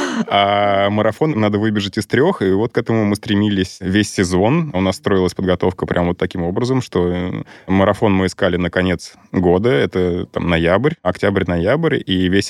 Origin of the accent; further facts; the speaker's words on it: Moscow, Russia; Из Москвы.